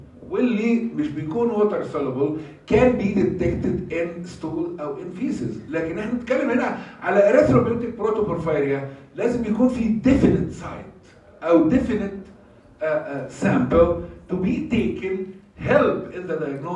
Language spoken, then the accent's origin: Arabic; Egypt; تعودنا ان احنا مو عندنا في مصر خد الباب وراك